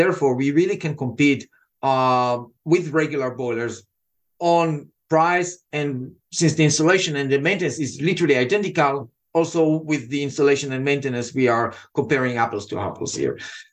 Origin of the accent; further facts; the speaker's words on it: Israel; accent: Israeli; English is a second language; now in United States; Originally and by accent, what you hear is Israeli accent that was softened after 25 years here.